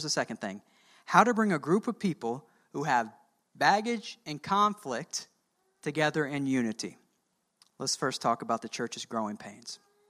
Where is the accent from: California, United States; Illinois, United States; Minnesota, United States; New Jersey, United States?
Illinois, United States; Rantoul; moved away; When I go back to my hometown, we were just back there a couple weeks ago, I feel like a part of me is still a part of that community. However, I'm not a part of that community of Rantoul, Illinois anymore. We've been gone for 12 years.